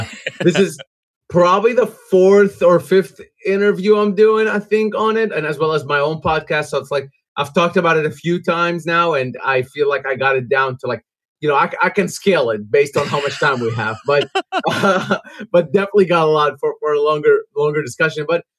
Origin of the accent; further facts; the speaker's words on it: Iraq; now in United States; when I was growing up in Iraq, we were banned from playing at home because of security reasons. So I never got to see them there. And then I moved to the U.S.